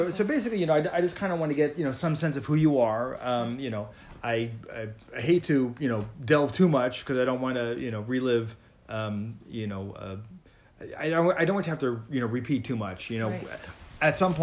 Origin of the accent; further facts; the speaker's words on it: Hicksville, New York, United States; Okay, I grew up in Hicksville.